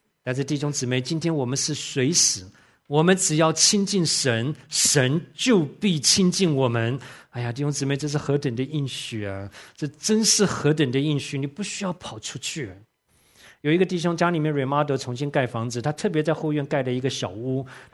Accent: Taiwan; 我小的时候在台湾生长

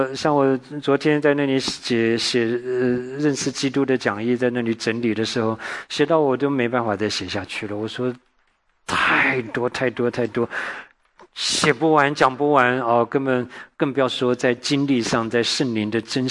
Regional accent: Taiwan; 我自己在台湾长大的，台湾是多神论，什么都当神啊。

